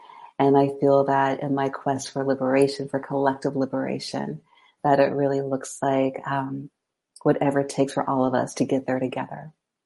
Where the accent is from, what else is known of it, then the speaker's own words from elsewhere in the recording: Virginia, United States; I'm from East Virginia, or just regular Virginia.